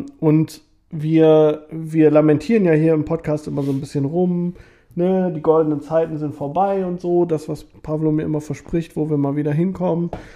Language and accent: German; Hesse, Germany; Und zwar, du wirst es nicht glauben, aus der Brauerei in meinem Heimatdorf.